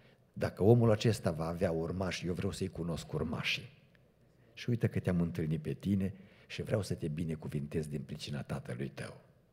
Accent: Cluj-Napoca, Cluj County, Romania; Predicam cuvântul Domnului în Cluj, în biserica în care am crescut, în Mănășturi

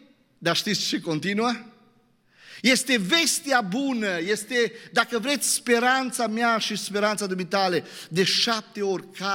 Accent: Romania; M-am uitat în dicționarul limbii române mai întâi, pentru că suntem români

